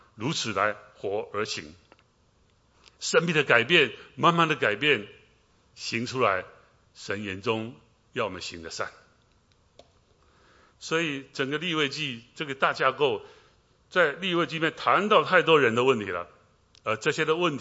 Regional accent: Wuqi, Taichung, Taiwan; 因为我们家住海边啊，梧栖台中港。

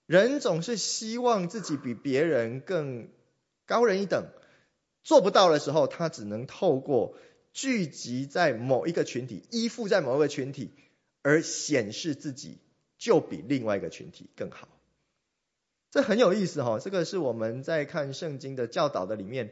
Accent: Taiwan; accent: Taiwanese Mandarin; first language Taiwanese Hokkien; Chinese is a second language; 你听到我讲的就是台湾国语，就是因为我的母语其实是台湾话，是台语，是闽南话。OK， 我的母语其实是这一个。

